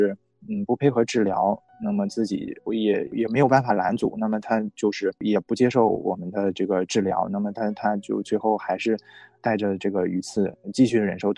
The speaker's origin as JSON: {"language": "Chinese", "region": "northern China", "country": "China", "said": "因为我是一个北方人，比较喜欢吃饺子"}